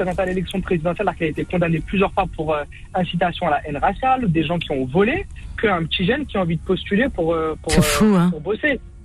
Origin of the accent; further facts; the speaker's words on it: France; born there; Moi, je suis né en France.